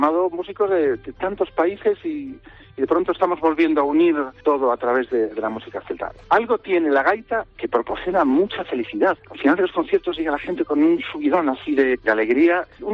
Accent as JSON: {"language": "Spanish", "town": "Vigo", "region": "Galicia", "country": "Spain", "tie": "born there", "said": "aunque mi mamá es madrileña, mi papá gallego, yo nací en Vigo."}